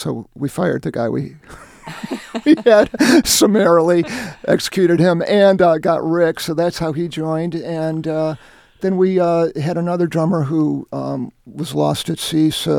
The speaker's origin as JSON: {"language": "English", "town": "Sylvania", "region": "Ohio", "country": "United States", "tie": "born or raised there", "said": "Well, Bob and I grew up together in Sylvania, Ohio, which Michael has called the Liverpool of Ohio."}